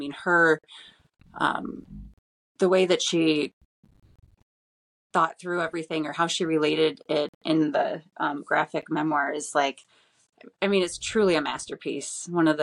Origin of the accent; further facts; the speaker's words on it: Sterling Heights, Michigan, United States; I grew up in Sterling Heights.